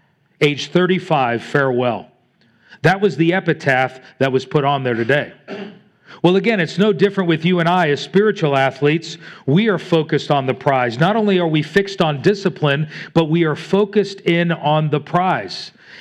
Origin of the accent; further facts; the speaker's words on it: Florida, United States; I grew up in South Florida